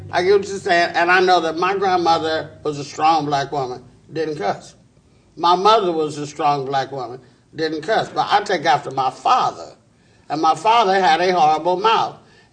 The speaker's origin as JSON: {"language": "English", "town": "Oakland", "region": "California", "country": "United States", "tie": "born or raised there", "said": "And I grew up in Oakland, California."}